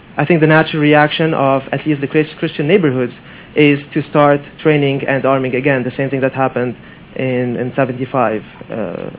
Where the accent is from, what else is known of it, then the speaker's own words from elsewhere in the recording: Lebanon; English is a second language; I'm from Lebanon. I'm a visiting fellow here at USIP.